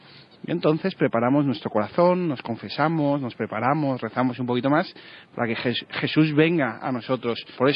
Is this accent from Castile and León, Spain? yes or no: no; Madrid, Community of Madrid, Spain; vengo de Madrid.